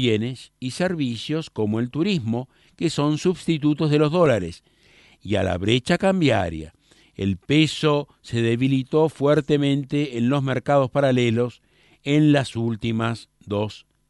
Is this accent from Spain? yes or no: no; Argentina; Como los argentinos sufrimos tantas crisis y confiscaciones insólitas, tendemos a pensar lo peor